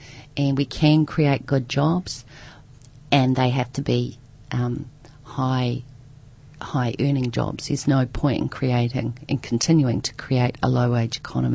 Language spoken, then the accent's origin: English; Waikato, New Zealand; We had access to bush, we had access to sea. We swam in the Waipa River, we went eeling